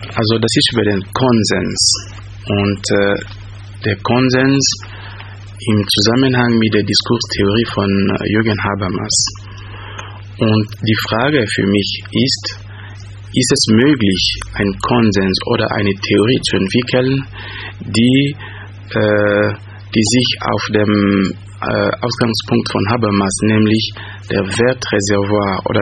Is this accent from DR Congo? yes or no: yes; DR Congo; German is a second language; moved away as an adult; now in Germany; Ich komme aus Kongo. Ich bin hier in Deutschland seit fast 10 Jahren jetzt. Ich war erstmal an der Uni in Kinshasa, wo ich mein Lizenziat gemacht habe.